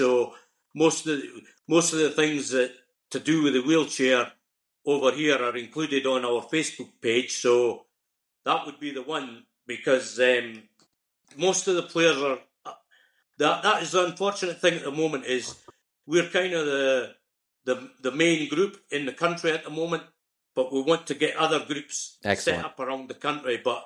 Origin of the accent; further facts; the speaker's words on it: Scotland, United Kingdom; accent: Scottish; but with my Scottish accent, I hope it wasn't too broad a Scottish accent that people couldn't understand what I'm trying to say.